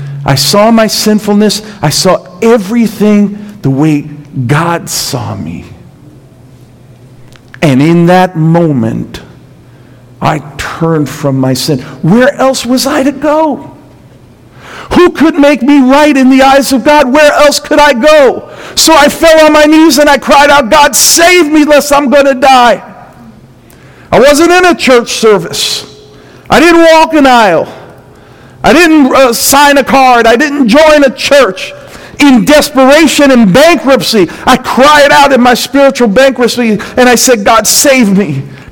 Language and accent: English; New York City, New York, United States; Look, some of you know I was raised in Brooklyn, New York. I was raised in a pastor's home.